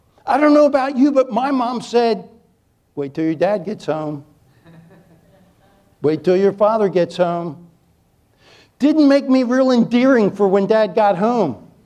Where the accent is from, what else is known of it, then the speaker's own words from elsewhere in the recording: Chesapeake Bay, United States; I grew up on the Chesapeake Bay. You get in deep weeds, you ain't going very far.